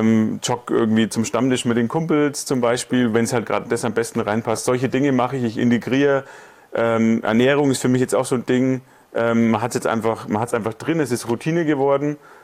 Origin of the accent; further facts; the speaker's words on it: Bavaria, Germany; Ich komme aus der Nähe von Nürnberg